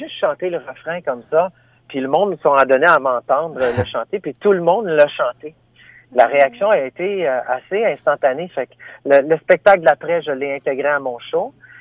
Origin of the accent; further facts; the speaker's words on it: Ottawa, Ontario, Canada; j'écrivais beaucoup en anglais parce que je suis natif d'Ottawa, je suis franco-ontarien de souche.